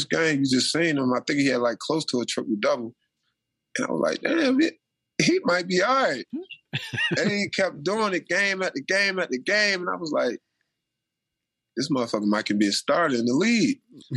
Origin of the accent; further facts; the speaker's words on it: Baltimore, Maryland, United States; if someone don't know me and I'm out of town and they know I'm from Baltimore